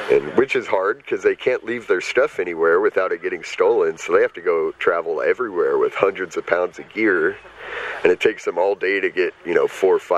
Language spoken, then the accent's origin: English; Texas, United States; No, I'm from Texas.